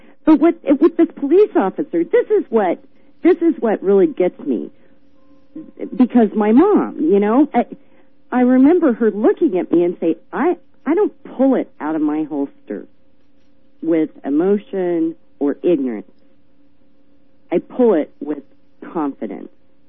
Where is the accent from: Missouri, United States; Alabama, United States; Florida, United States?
Missouri, United States; I mean, I'm from Missouri.